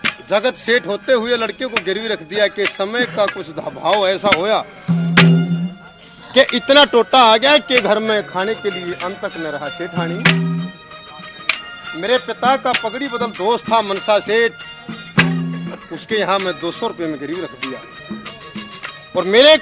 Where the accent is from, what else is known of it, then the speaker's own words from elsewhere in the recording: Delhi, India; मैं दिल्ली का रहने वाला हूँ। …